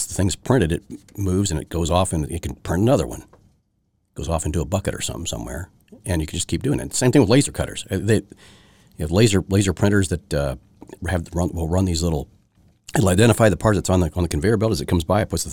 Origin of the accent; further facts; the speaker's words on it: United States; because that's the way I am, because I'm American.